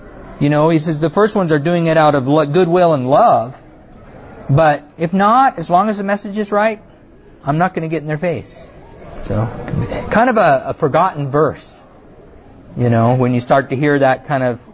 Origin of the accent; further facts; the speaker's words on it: Fresno, California, United States; because I grew up in Fresno, I know a lot of the churches there.